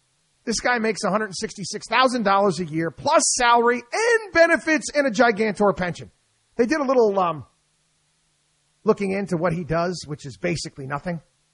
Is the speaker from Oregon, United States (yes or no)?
no; Albany, New York, United States; Again, growing up in Albany, New York was akin to growing up in, I guess, like France